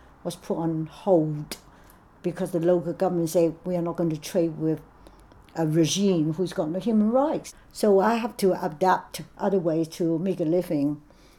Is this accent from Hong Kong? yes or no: yes; Hong Kong; moved away as an adult; also born or lived in China; I've been in Bristol coming March will be 50 years, 50. I was actually born in China, but I was brought up in Hong Kong. I came here to study, and I've been here ever since.